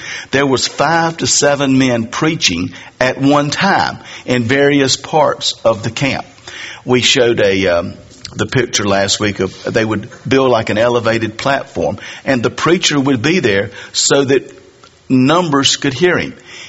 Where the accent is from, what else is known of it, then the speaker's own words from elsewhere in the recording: the South, United States; Because the definition or concept of revival that we were raised with in the South was something that you did once or twice a year.